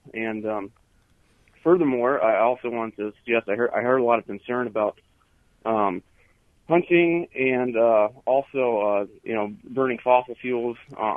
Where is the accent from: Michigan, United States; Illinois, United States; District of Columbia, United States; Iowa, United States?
Iowa, United States; Dubuque; Hi, I'm from Dubuque, Iowa, obviously.